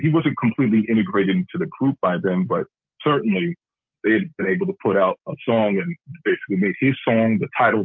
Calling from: Cleveland, Ohio, United States

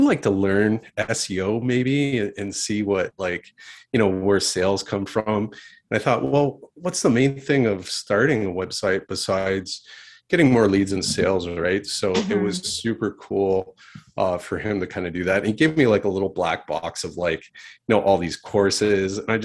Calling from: Ontario, Canada; So we're based out of Kingsall, Ontario, Canada.

